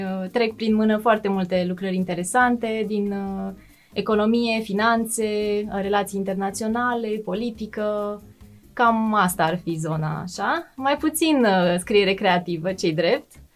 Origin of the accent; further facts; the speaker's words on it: Galați, Galați County, Romania; now in Pucioasa, Romania; sunt din Galați.